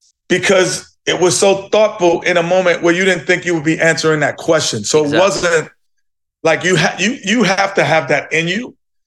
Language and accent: English; New York City, New York, United States; Growing up in New York City, you're a melting pot of people, cultures, and religions, and it's a melting pot.